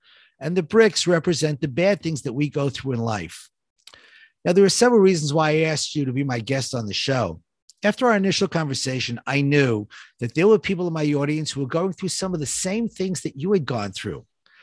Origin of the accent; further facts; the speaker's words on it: New York, United States; I come from New York, you know, we get 3 feet of snow.